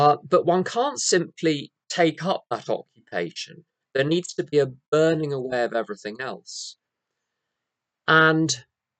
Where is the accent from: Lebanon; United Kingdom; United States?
United Kingdom; Being British, these were low key, undramatic